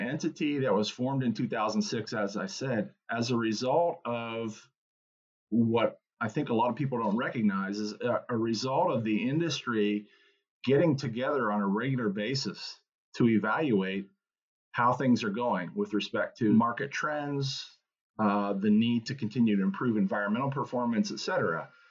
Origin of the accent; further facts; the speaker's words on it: Pennsylvania, United States; So I grew up in Western Pennsylvania on a farm, but was fascinated with aviation.